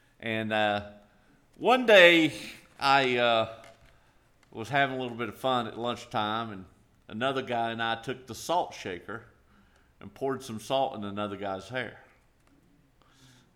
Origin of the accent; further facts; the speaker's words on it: South Carolina, United States; And he said, you're not from around here. I said, no. I said, I'm actually from South Carolina.